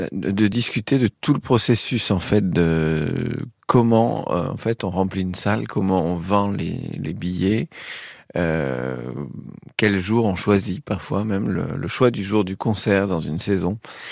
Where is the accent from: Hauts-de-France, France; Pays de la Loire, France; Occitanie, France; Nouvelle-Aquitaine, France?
Occitanie, France; Toulouse; born there; Je suis né à Toulouse.